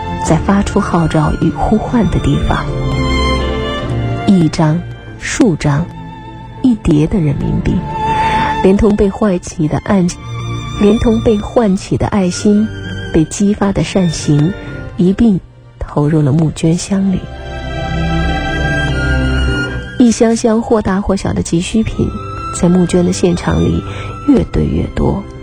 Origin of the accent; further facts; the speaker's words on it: China; 有一个共同的称谓把我们连在了一起，我们都是中国人。